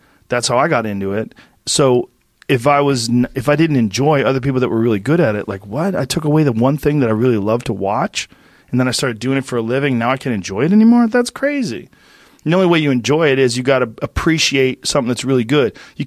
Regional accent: Boston, Massachusetts, United States; I grew up in Boston.

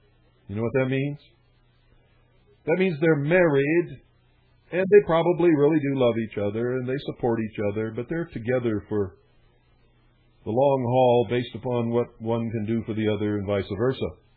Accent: United States; I'm not right-wing either. I'm an American.

